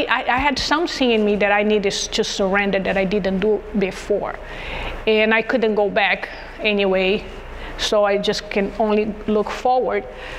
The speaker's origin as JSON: {"language": "English", "country": "Brazil", "second_language": "English", "moved": "yes", "lives_now": "United States", "said": "this was when I moved here to the United States because I'm from Brazil. And with that also on top of everything, because a new language, a new country"}